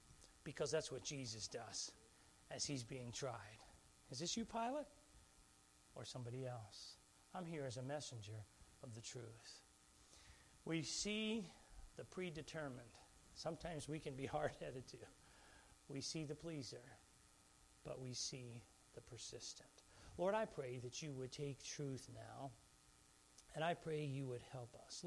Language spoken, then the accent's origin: English; Philadelphia, Pennsylvania, United States; But I tell you this, I grew up in Philly.